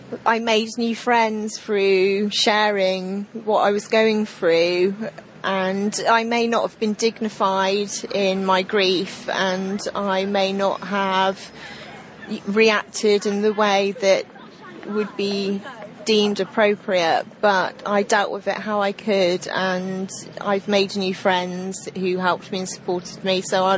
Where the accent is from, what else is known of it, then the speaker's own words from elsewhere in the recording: United Kingdom; I'm British